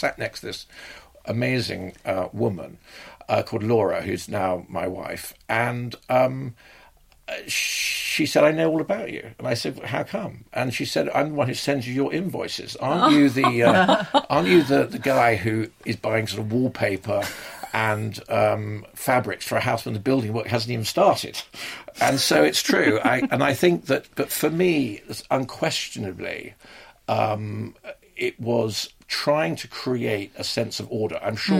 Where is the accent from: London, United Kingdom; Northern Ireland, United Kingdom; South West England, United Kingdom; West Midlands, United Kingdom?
London, United Kingdom; Islington; I came from Islington. We are Quakers.